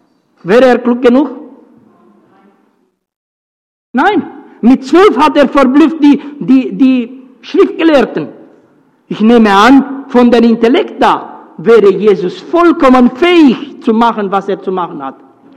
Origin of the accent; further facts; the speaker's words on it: Romania; In Rumänien, ich stamme aus Rumänien, damals gab es nur 14 Glaubensrichtungen.